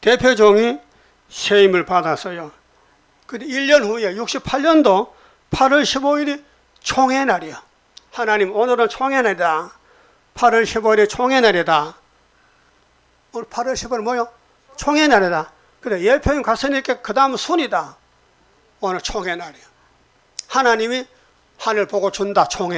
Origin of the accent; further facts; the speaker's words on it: Uiseong, North Gyeongsang, South Korea; 제 고향이 경상북도 의성입니다.